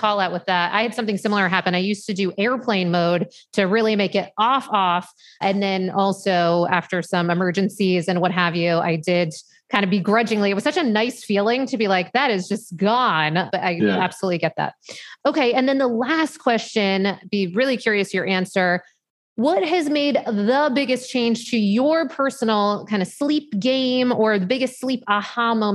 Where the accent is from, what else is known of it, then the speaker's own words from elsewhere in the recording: Maine, United States; also born or lived in Syracuse / Manhattan; now in Austin, United States; I grew up in Maine, went to school in Syracuse, lived in Manhattan for a bunch of years.